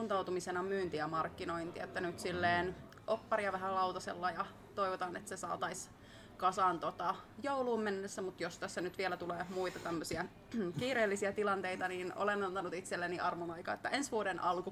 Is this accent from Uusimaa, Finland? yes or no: no; Oulu, North Ostrobothnia, Finland; Mä oon itse lähtöisin Oulusta ja siellä toistaiseksi myöskin asustelen.